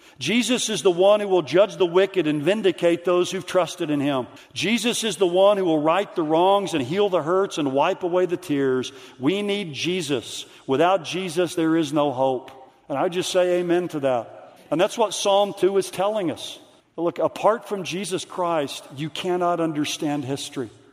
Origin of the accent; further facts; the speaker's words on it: Oklahoma, United States; this is football season, you know, I'm from Oklahoma, everybody down there loves football